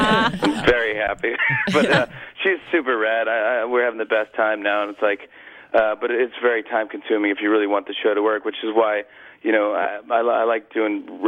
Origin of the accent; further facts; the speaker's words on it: Saugerties, New York, United States; I love my hometown. I'll give Saugerties props all day long.